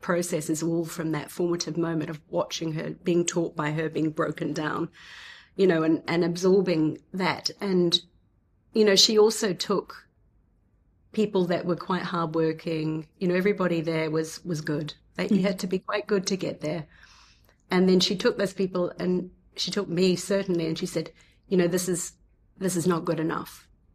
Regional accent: New Zealand; there was one scholarship that you could apply for almost in the whole world as a New Zealander.

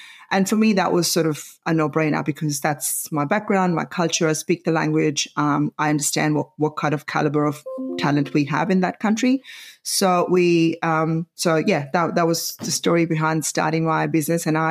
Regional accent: Pakistan; now in Australia; I'm originally from Pakistan, but we have got family all over the world.

